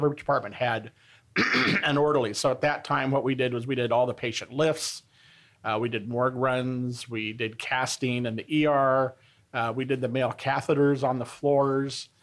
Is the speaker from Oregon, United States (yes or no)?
yes; Madras, Oregon, United States; Well, I'm a native Oregonian. I grew up in Madras, Oregon, on a farm about 2.5 miles from Warm Springs. So that's my background, Central Oregon, farm kid.